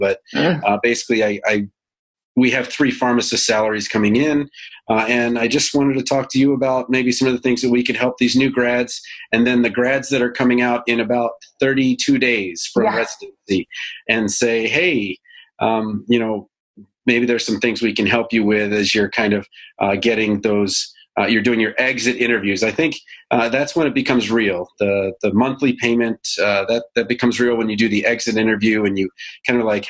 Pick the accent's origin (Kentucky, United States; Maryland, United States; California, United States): Maryland, United States; Baltimore; now in Iowa, United States; I'm originally from Baltimore, D.C. I married an Iowan, so I ended up moving to Iowa.